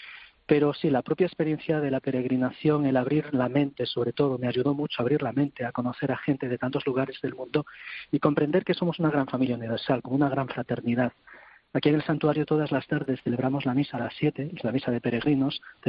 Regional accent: O Cebreiro, Galicia, Spain; saber por qué esta gente venía a mi pueblo caminando, de lugares además a veces muy distantes. Y sí que ha cambiado mucho, evidentemente a nivel material, a nivel de infraestructuras que ahora existen y entonces no existían.

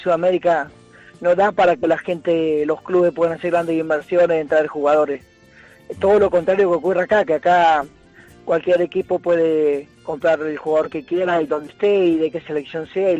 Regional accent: Mendoza, Argentina; moved away as an adult; now in Spain; Yo soy de Mendoza. Ajá. Pero vivo acá en España desde el 2003, 2004, ya me vine, salí con la crisis del corralito famoso argentino.

